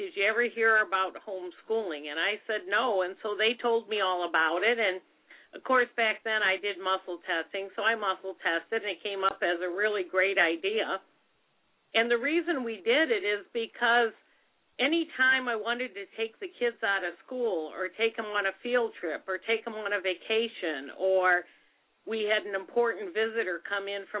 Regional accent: Chicago, Illinois, United States; Now, for me, I was raised in the Chicagoland area in a big school system

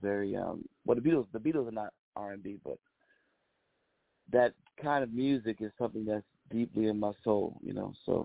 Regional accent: New York City, New York, United States; Born and raised in Brooklyn, and I live out in Florida.

